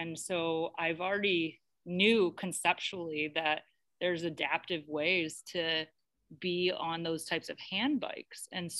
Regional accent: Ohio, United States; So I am from Ohio originally

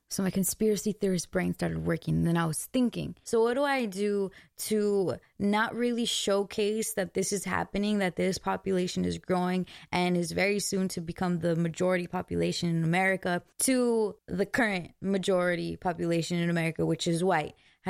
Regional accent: Glendale, California, United States; I remember I'm from Glendale, right? Glendale, California. Huge population of Armenians.

